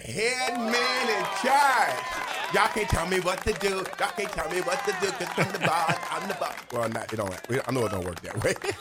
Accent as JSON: {"language": "English", "town": "Terre Haute", "region": "Indiana", "country": "United States", "tie": "born or raised there", "said": "That's my hometown, man."}